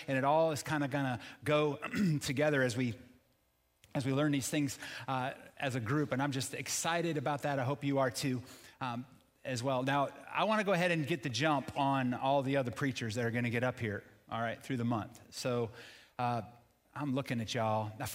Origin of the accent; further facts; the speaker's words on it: Florida, United States; And, you know, I grew up near the East Coast where, you know, surfing was a way of life. You go over there, kind of hang out in Daytona, Ormond Beach, you know, New Smyrna, those kind of places.